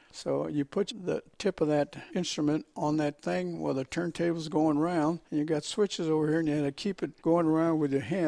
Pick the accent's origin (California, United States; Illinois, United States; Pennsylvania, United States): California, United States; Fresno; And then we moved back in 1933 back to Fresno. I was born in Fresno, but I was born in Chinatown.